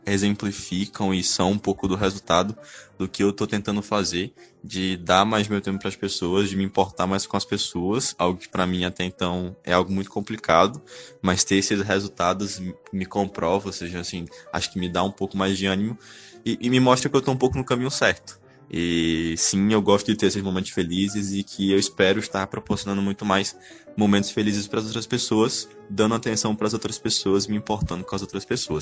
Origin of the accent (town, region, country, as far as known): Petrolina, Pernambuco, Brazil